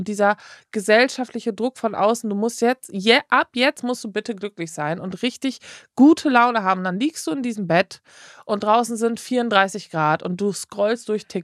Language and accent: German; North Rhine-Westphalia, Germany; born or raised there; also born or lived in Elmshorn / Sauerland